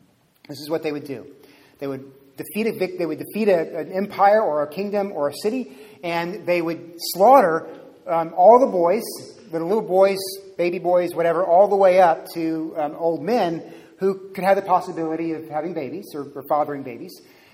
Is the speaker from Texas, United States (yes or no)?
yes; Texas, United States; Now, growing up in Texas especially, I was taught that the great enemy was the Soviet Union.